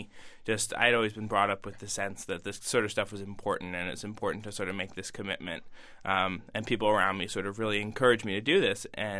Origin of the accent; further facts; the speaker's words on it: Weston, Connecticut, United States; Weston, Connecticut.